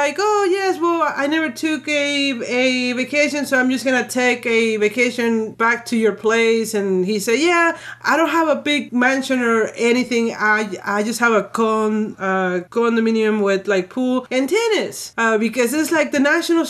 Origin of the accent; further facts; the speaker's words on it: Mexico; We don't have chili in Mexico.